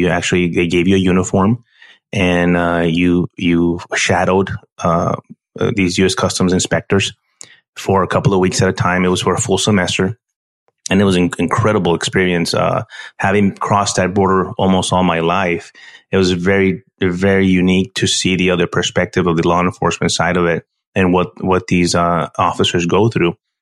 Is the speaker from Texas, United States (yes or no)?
yes; El Paso, Texas, United States; I grew up in El Paso, Texas, born and raised there, and right on the border, which gives me a very unique look at especially what's going on right now.